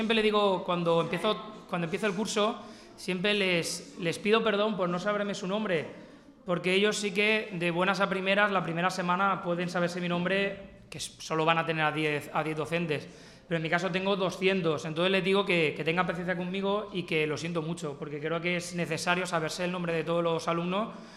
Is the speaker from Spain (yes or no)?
yes; Elche, Valencian Community, Spain; yo soy de, como dirían en Crevillén, de aquí al costado, soy de Elche, tardo unos 20-25 minutos